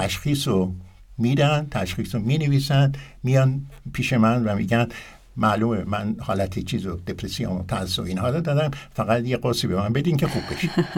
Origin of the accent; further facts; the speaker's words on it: Iran; now in Austria; ماها که در اتریش هستیم یا در خارج از ایران هستیم